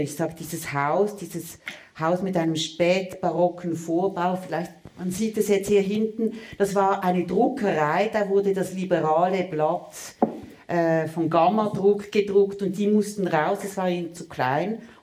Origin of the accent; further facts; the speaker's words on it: Basel, Basel-Stadt, Switzerland; ich bin Baslerin